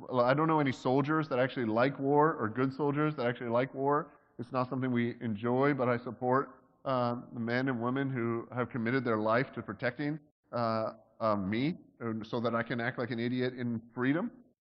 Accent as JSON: {"language": "English", "country": "Canada", "said": "So, I'm Canadian, too, and I use that as my license to be an exterior critic of your entire system. I come from a land where we have a whole bunch of different parties"}